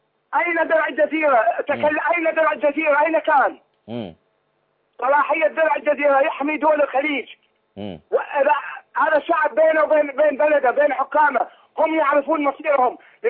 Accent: Najaf, Najaf Governorate, Iraq; انا من النجف الاشرف

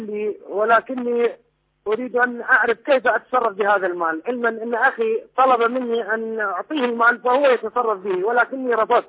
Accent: Kirkuk, Kirkuk Governorate, Iraq; من العراق، مدينة كركوك.

